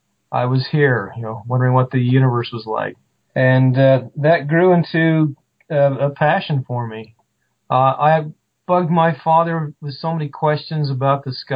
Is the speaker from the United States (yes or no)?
yes; Delta, Utah, United States; Well, I grew up in Delta, Utah, which has incredibly dark skies.